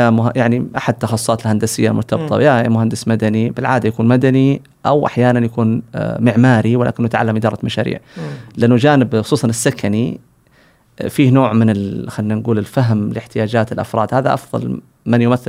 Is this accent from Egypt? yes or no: no; Saudi Arabia; مفهوم التطوير العقاري طبعا عندنا في السعودية حديث جدا